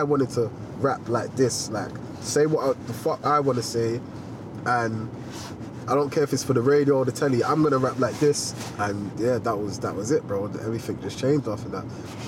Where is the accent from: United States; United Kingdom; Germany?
United Kingdom; Brixton, London; and I'm from Brixton.